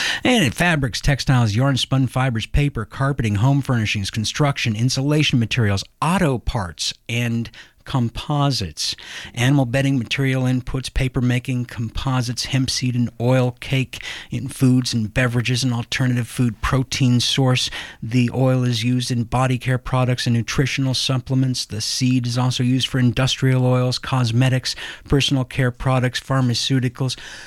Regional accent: Iowa, United States; I'm from the Midwest as well, and I know for darn sure the Midwest has a great climate for growing hemp. It was a crop back in my home state of Iowa for many years

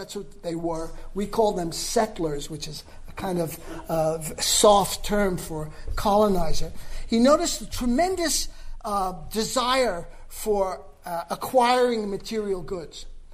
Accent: New York City, New York, United States; the days like when I was growing up on East 87th Street and York Avenue in New York, and we knew the cop's first name.

